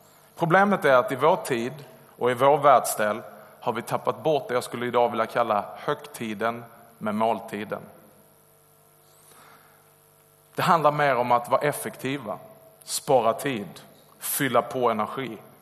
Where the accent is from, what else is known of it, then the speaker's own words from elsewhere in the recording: Skåne, Sweden; accent: Skåne dialect; Jag kommer från Skåne, som du hörs. Det är ingen sjukdom i halsen, det är en dialekt.